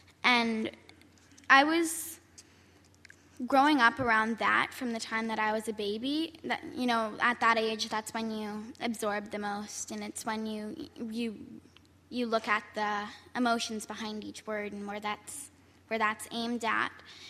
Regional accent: British Columbia, Canada; I am from the Slimen Nation, and for the past 4 years, I've been an activist speaking out against unsustainable development on indigenous land, and mainly against the Northern Gateway Pipeline, a pipeline proposal in where I'm from, which is British Columbia.

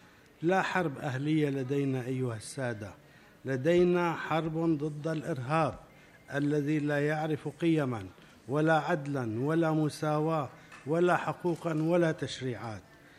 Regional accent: Syria; وعندما لم تنفع هذه السياسة في بعض الدول بما فيها بلادي سوريا

